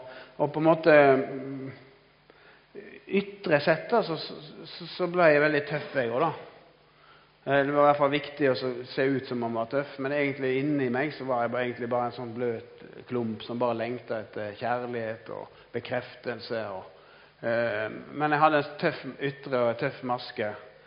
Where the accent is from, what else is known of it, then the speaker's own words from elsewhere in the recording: Odda, Vestland, Norway; now in Halden, Norway; Jeg er egentlig fra Odda. Jeg er oppvokst opp der, men jeg jobber i Evangeliesenter i dag, og jeg bor i Halden da.